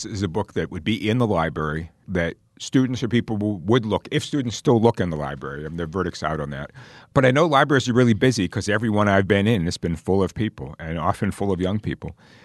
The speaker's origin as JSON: {"language": "English", "town": "Pittsburgh", "region": "Pennsylvania", "country": "United States", "tie": "born or raised there", "said": "I have thought about a collection about writers from my hometown of Pittsburgh, which is a remarkable variety of people."}